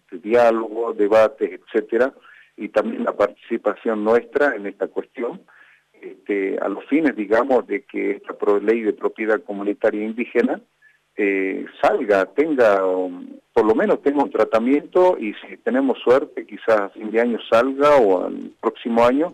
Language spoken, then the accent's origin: Spanish; Argentina; tengo ancestros inscriptos en la iglesia de Humahuaca en el año 1806, o sea, somos más argentinos que los que hoy pretenden desalojarnos